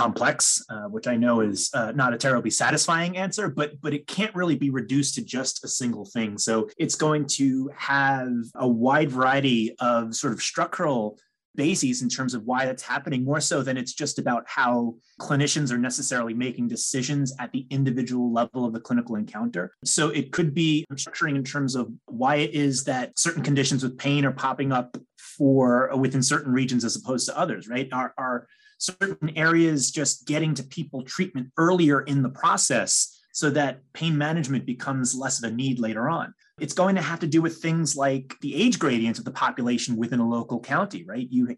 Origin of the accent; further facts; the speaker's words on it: New York, United States; So for example, in my home state of New York